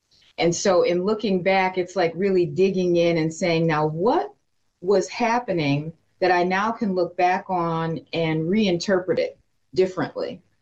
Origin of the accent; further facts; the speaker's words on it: Detroit, Michigan, United States; So superimpose that on growing up in Detroit in a predominantly Black neighborhood.